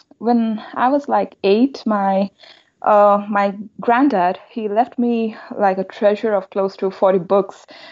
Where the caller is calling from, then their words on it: Seoul, South Korea; I'm doing great and I'm calling from Seoul right now.